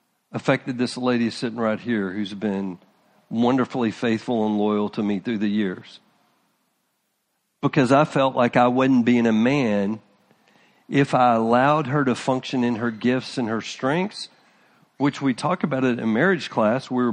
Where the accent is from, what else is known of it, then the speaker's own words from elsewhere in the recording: Texas, United States; I'm from Texas, the way that my dad raised me, just our lineage, our background.